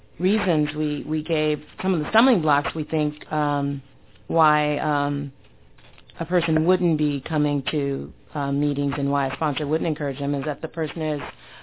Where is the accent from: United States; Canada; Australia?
United States; North Hollywood, California; And I'm from North Hollywood.